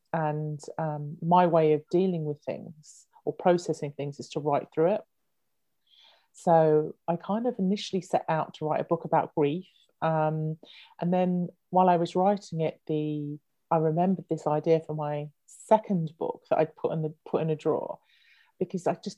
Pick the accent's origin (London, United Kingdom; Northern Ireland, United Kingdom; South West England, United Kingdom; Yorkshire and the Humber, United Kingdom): London, United Kingdom; moved away as an adult; now in Brighton, United Kingdom; I grew up in London, spent 40 years there, and then moved to Brighton it'll be 4 years, August Bank Holiday weekend. So I'm still kind of new to Brighton, but it's starting to feel like home now.